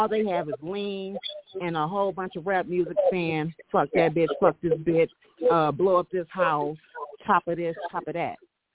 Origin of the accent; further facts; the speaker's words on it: Detroit, Michigan, United States; Because, I mean, I'm from Detroit.